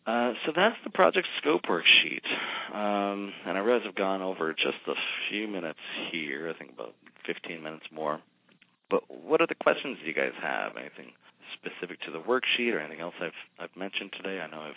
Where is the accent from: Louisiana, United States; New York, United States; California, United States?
New York, United States; Binghamton; I grew up in Binghamton, New York, so I know exactly where Harrisburg is.